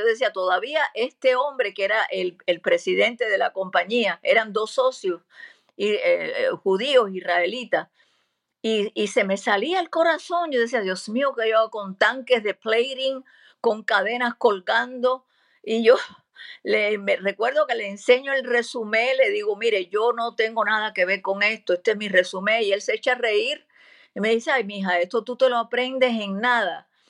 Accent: Cuba; now in United States; yo le dije, mire, yo soy cubana, ¿verdad?

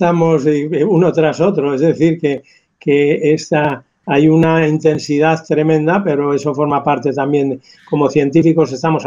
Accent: Villalón de Campos, Castile and León, Spain; yo este fin de semana pude visitar a mi familia por primera vez, ir a mi pueblo, a Villalón de Campos

